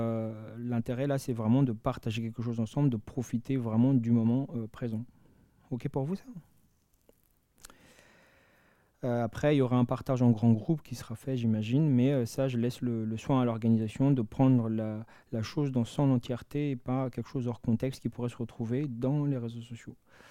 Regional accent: Madagascar; moved away; also born or lived in France / England; Je viens de Madagascar, j'ai fait mes études en France et j'ai beaucoup bossé en Angleterre

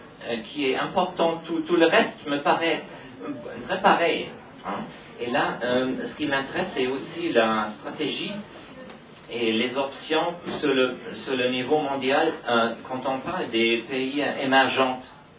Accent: Germany; Moi, je suis allemand

